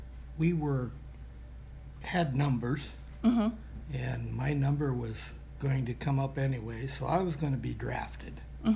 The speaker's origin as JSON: {"language": "English", "town": "Marengo", "region": "Iowa", "country": "United States", "said": "I'm from Marengo, Iowa, and visiting Cincinnati."}